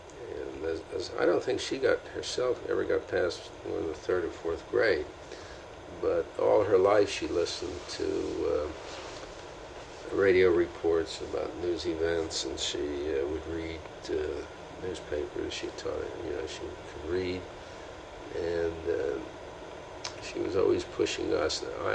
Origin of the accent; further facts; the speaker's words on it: New York City, New York, United States; I was born in Meadowlands, but I was moved to New York when I was just a baby.